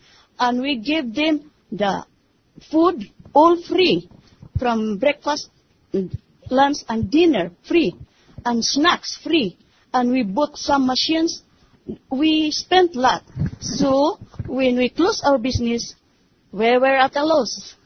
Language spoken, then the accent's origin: English; Philippines; keep on reading the Bible from cover to cover in a Visayan way, but yet I don't understand because I am a Filipino.